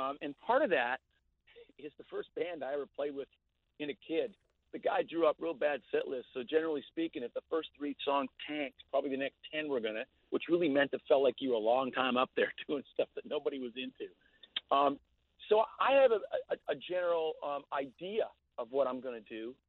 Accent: Canada; now in Savannah, United States; I'm originally from Canada. I still have a little cabin up there that I where I can fish and stuff like that, but I'm living in Savannah, Georgia.

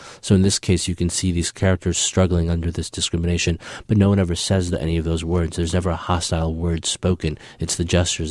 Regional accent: Peoria, Illinois, United States; also born or lived in Ethiopia; sort of loosely based on my own experiences of growing up in Peoria after leaving Ethiopia as a young child.

